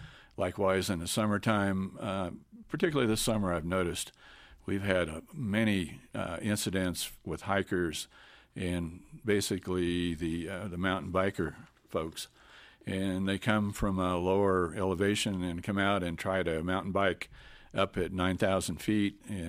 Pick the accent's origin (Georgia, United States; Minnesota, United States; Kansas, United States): Kansas, United States; I came from Kansas originally, and it's a completely different culture change here.